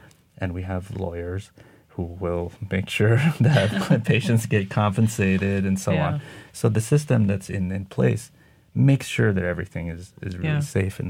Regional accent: Egypt; You know, I grew up in Egypt, and you could just go to a pharmacy and say, I'm sick, can you give me some antibiotics, and just self-medicate.

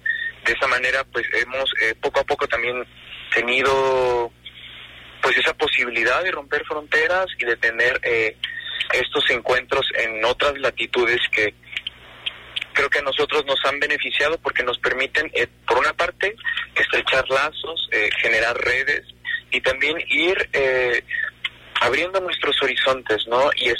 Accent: Mexico

